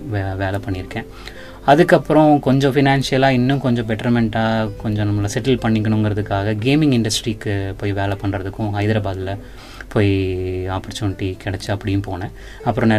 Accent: Pollachi, Tamil Nadu, India; But நான் ஒரு பொள்ளாச்சிக்காரன், அதை பெருமையாக வந்து சொல்லணும்.

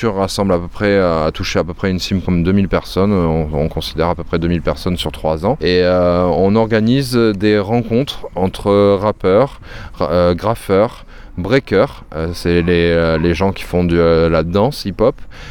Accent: Bordeaux, Nouvelle-Aquitaine, France; moved away as an adult; Donc, je suis parti de Bordeaux à 22 ans. Et quand je suis rentré sur Bordeaux, je ne trouvais plus de travail de graphiste parce qu'il y a beaucoup de graphistes à Bordeaux.

